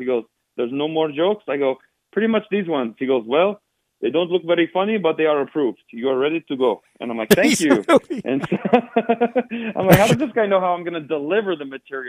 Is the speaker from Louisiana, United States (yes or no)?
no; Nevada, United States; because I'm from Northern Nevada and we want to spread the love.